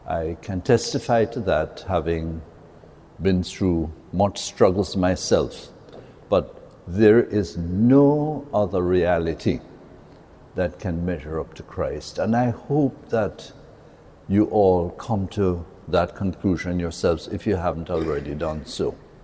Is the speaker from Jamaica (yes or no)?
yes; Jamaica; born there; My background is that I'm Chinese, born in Jamaica. My parents came from China and I was born in Jamaica. My grandparents would have been indentured servants